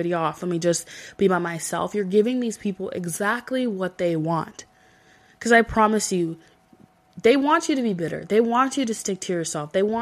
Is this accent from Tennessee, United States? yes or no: no; San Diego, California, United States; I'm from San Diego, so I've been to San Diego State.